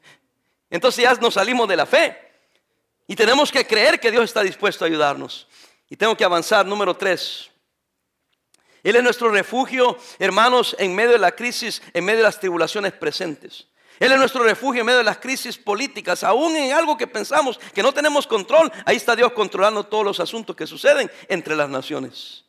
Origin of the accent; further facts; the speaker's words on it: El Salvador; now in United States; vine de El Salvador para ser ciudadano americano